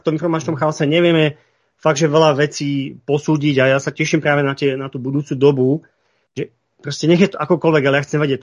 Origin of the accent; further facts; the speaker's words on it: Vysoké Tatry, Prešov Region, Slovakia; ideme na Liptov a proste pochádzam z Vysokých, mňa to tam nepúšťalo